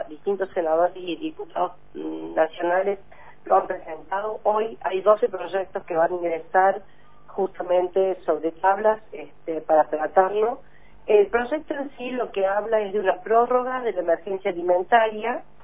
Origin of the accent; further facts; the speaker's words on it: Argentina; como argentinos